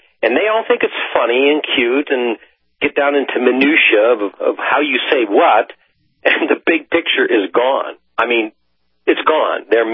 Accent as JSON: {"language": "English", "region": "Appalachia", "country": "United States", "said": "I'm from Appalachia."}